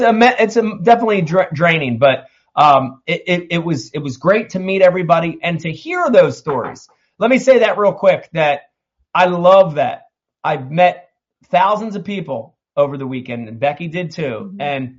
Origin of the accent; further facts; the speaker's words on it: New Jersey, United States; I'm old. I'm from Jersey.